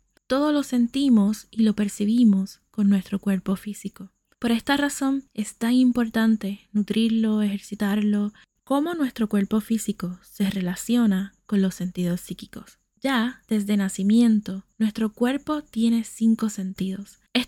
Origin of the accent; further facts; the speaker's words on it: Puerto Rico; puertorriqueña y tu sanadora holística favorita